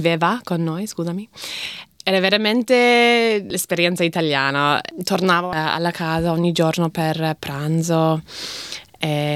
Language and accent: Italian; Sydney, New South Wales, Australia; vengo da Sydney. Sono stato qua in Melbourne per un anno per lavoro